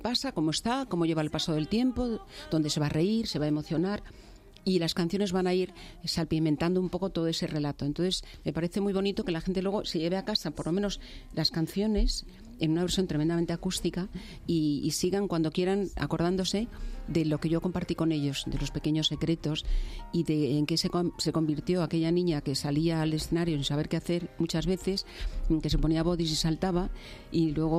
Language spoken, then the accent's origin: Spanish; Seville, Andalusia, Spain; accent: Andalusian; also born or lived in Madrid; Yo nací en Madrid, en Chamberí, pero a los 6 meses me llevaron a Sevilla. Entonces yo no era consciente y de pronto yo empiezo a hablar en andalú